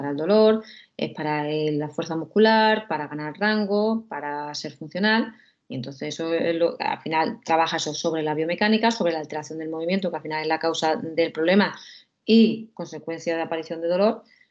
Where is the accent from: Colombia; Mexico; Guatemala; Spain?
Spain; somos aquí los españoles los que hemos desarrollado el tema de introducir las agujas